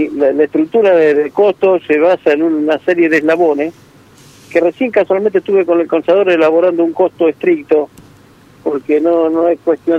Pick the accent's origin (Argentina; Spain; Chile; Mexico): Argentina; Rosario, Santa Fe; acá en Rosario, porque yo soy rosarino